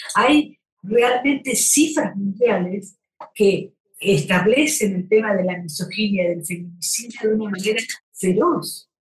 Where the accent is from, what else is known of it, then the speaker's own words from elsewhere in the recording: Argentina; Y creo además que, por ejemplo, acaba de morirse en mi país Silvina Luna, una modelo.